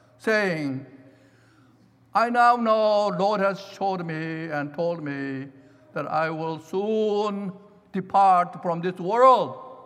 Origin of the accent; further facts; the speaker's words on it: South Korea; I recall, as I grew up in South Korea